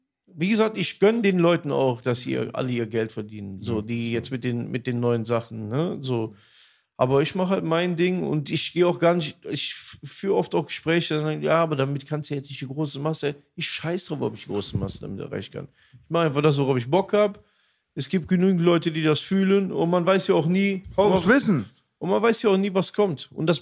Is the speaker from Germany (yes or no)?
yes; Aachen, North Rhine-Westphalia, Germany; Dann bin ich wieder zurück in meine Heimat, wieder Aachen. Und habe halt da zum ersten Mal eine eigene Bleibe auch gehabt.